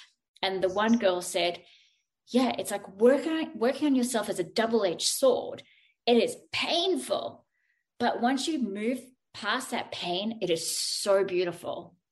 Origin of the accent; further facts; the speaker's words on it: South Africa; I'm South African.